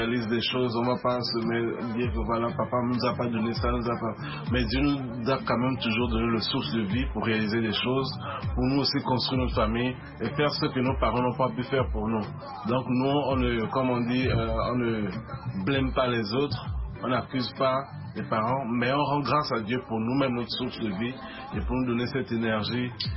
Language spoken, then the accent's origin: French; Togo; Et on a un peu de la famille au Togo aussi. Oui. Et nous, on a grandi au Togo particulièrement.